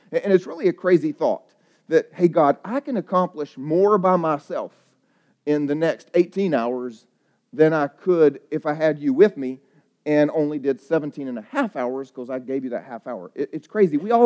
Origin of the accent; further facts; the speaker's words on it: the South, United States; I got married when I was a missionary, so she's from Eastern Europe, and I'm from the South, and we couldn't be more different.